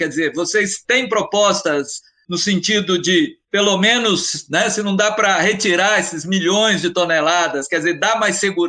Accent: Minas Gerais, Brazil; Eu sou mineiro, mas de outra região.

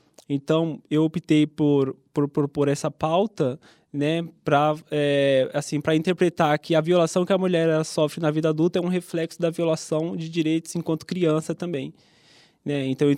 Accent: São Paulo, Brazil; Eu sou da periferia de São Paulo mesmo, então eu fui para Campo Grande estudar

